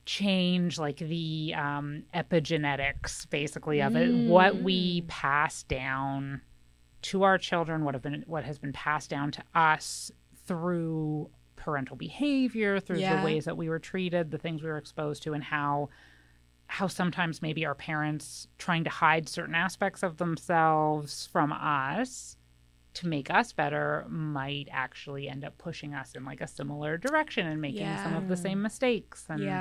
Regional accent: Vancouver, British Columbia, Canada; born there; also born or lived in Houston; I was born in Vancouver.

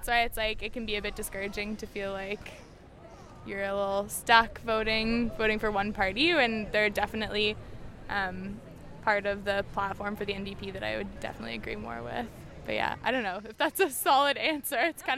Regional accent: Ontario, Canada; I'm from Ontario.

